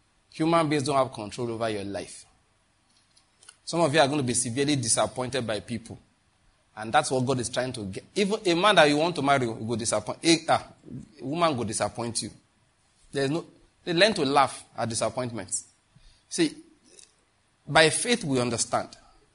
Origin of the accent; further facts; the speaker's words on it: Enugu, Enugu State, Nigeria; It's because I'm from Enugu.